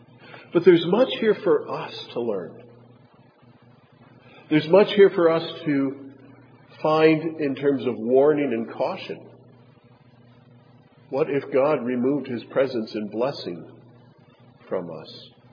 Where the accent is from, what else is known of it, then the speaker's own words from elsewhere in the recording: Wisconsin, United States; I used to live in Minnesota for a while. I grew up in Wisconsin